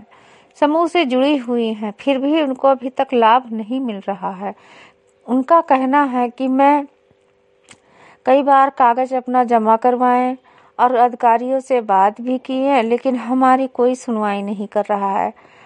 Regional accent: Visheshwarganj, Uttar Pradesh, India; मैं विकासखंड विशेषरगंज से हूँ

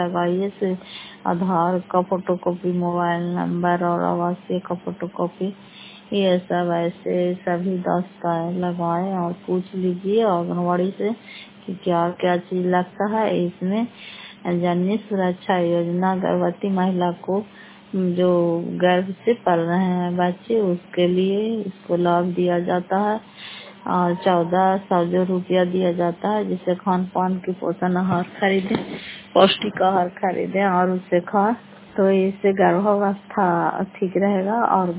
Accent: Fatehpur, Bihar, India; घर फतेहपुर, पंचायत मकौका, जिला नालंदा, क्रापसराय ब्लॉक की निवासी हूँ।

